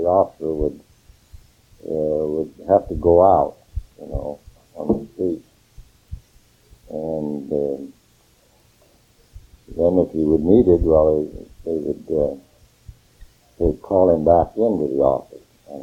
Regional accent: Mist, Oregon, United States; born there; But I was born just 60 miles from here. I was born in Mist, Oregon.

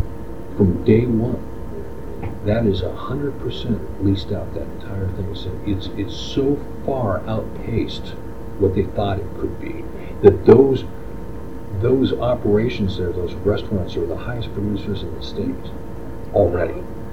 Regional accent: Portland, Oregon, United States; Now, I'm actually born and raised in Portland, so known Hillsborough my whole life. Although I never lived in Hillsborough.

